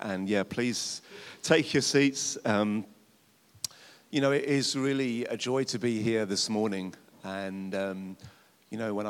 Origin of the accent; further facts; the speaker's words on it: England, United Kingdom; And as an Englishman, I want to say welcome to our nation.